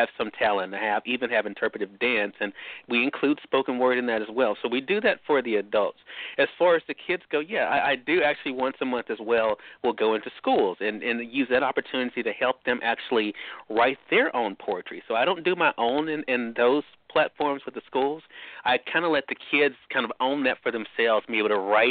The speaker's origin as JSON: {"language": "English", "region": "Mississippi", "country": "United States", "tie": "born or raised there", "said": "I actually still host meet and greets here in my home state of Mississippi."}